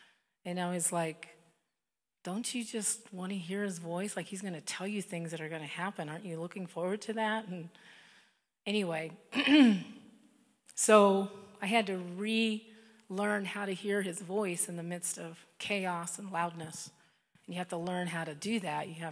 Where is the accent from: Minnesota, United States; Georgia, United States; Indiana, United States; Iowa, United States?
Iowa, United States; When I was a child, I grew up in Iowa on a farm.